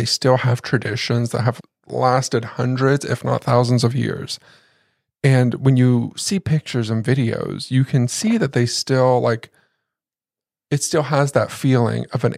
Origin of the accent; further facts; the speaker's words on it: India; Guys, we're from India.